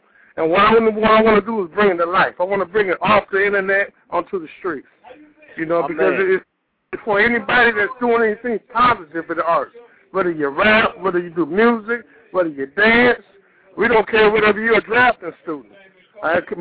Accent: Detroit, Michigan, United States; I grew up in Detroit. I grew up around the game.

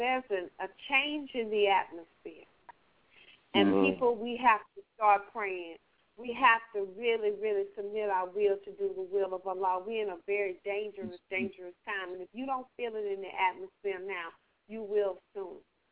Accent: Kasarani, Nairobi, Kenya; especially for my listening audience over there in Kenya, in my hometown, Kasarani.

